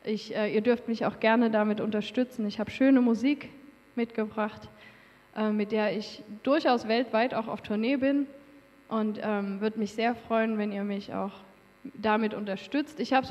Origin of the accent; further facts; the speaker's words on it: Dresden, Saxony, Germany; Ich komme aus Dresden.